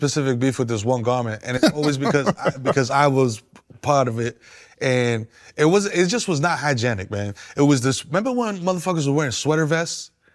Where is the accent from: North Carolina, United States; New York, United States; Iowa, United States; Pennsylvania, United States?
New York, United States; New York City; growing up, Ecuadorian, Dominican, growing up in New York City as a child of immigrants, bro.